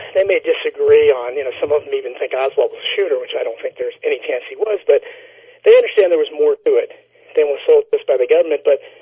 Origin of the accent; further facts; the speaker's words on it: Virginia, United States; I'm from Northern Virginia. I'm right outside the corridors of power, so I'm within shouting distance of Washington, D.C.